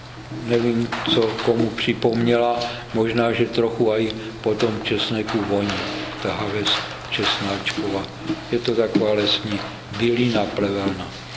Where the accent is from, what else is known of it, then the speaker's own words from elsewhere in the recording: Moravian-Silesian Region, Czechia; Ten jsem tady jako na severu u nás ve Slezsku nenašel. Je zajímavé, že v Polsku najdete teplomilnější rostliny jako třeba v našem Slezsku.